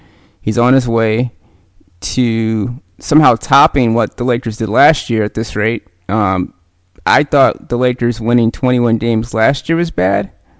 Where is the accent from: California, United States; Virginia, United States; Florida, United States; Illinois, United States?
Illinois, United States; Chicago; I'm from Englewood. I know his Englewood struggle.